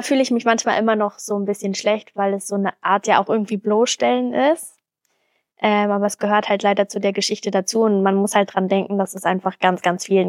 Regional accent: Brandenburg, Germany; Aber ich bin halt ein Dorfkind, also ich komme aus Brandenburg.

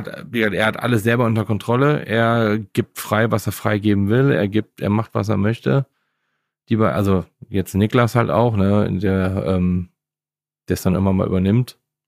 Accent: Leverkusen, North Rhine-Westphalia, Germany; Also ich kenne das früher, wo ich Kind war. Ich komme aus Leverkusen

